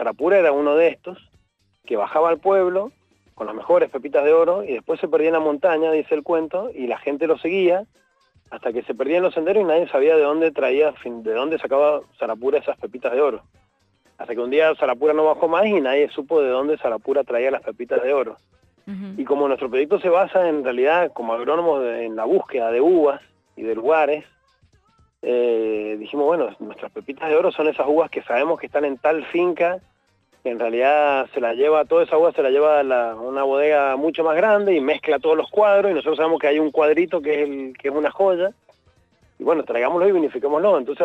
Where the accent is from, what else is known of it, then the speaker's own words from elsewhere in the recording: San Juan, Argentina; now in Mendoza, Argentina; No, yo soy sanjuanino, pero bueno, hace 23 años vivo en Mendoza, así que no sé ahora qué soy. Creo que soy mendocino, no sé.